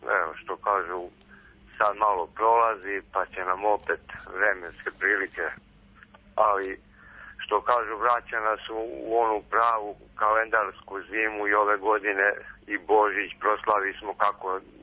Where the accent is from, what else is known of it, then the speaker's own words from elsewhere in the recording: Belanovica, Šumadija and Western Serbia, Serbia; Ja sam iz Belanovice, znači to je okolina Ljiga.